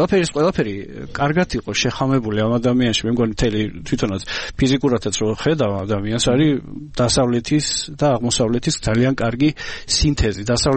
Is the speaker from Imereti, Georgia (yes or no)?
yes; Kutaisi, Imereti, Georgia; ხო და ქუთაისში სადაც ვიზრდებოდი იმ პერიოდში გადიოდა პარალელურად სხვა კინოთეატრში კიკონგი.